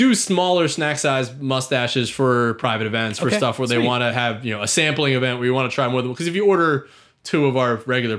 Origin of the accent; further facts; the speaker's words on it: Philadelphia, Pennsylvania, United States; But I grew up in the Philly area and I was a really picky eater and I ate a lot of pretzels.